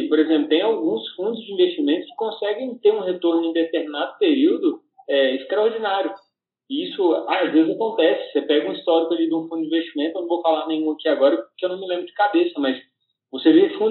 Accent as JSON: {"language": "Portuguese", "region": "Santa Catarina", "country": "Brazil", "said": "eu sou de Santa Catarina, né?"}